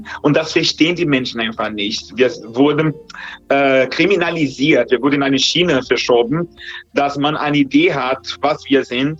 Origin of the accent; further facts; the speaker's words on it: Brazil; German is a second language; also in den Ländern, wo ich herkomme, in Brasilien.